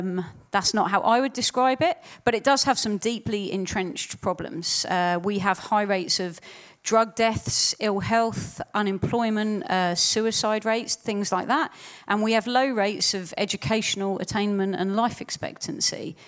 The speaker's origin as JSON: {"language": "English", "town": "Hastings", "region": "South East England", "country": "United Kingdom", "tie": "born or raised there", "said": "I became a Christian when I was 15. I didn't grow up in a Christian family. I grew up in Hastings. I haven't lived there my whole life, but I've returned to there. But Hastings is the 13th most deprived town in the country."}